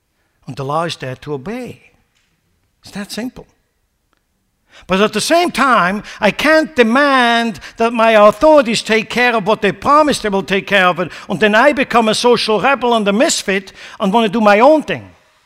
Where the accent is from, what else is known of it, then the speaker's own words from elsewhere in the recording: Switzerland; English is a second language; Let me tell you something. I grew up in Switzerland. They came out of the Second World War.